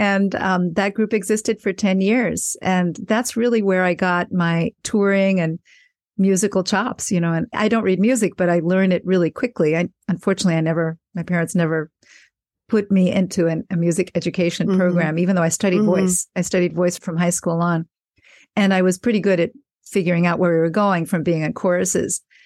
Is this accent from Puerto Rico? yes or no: yes; Puerto Rico; since I'm from Puerto Rico, I sang a danza, a very typical song form from Puerto Rico.